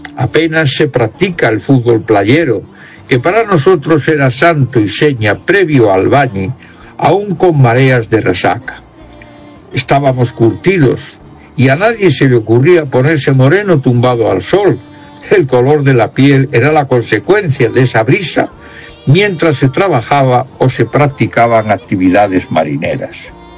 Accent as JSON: {"language": "Spanish", "region": "Galicia", "country": "Spain", "said": "Mi pueblo es un enclave industrial de acento no galaico, y la ciudad de Viveiro traslada sus actividades sociales a esa parroquia de San Juan de Covas, dejando el hermoso casco histórico casi solo para los que seguimos siendo gallegos del siglo XX."}